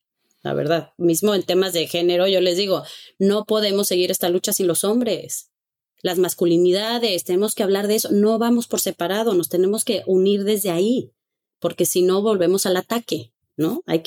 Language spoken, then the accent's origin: Spanish; Mexico; nosotros crecimos mucho en México con Irán, Irak, guerra, miedo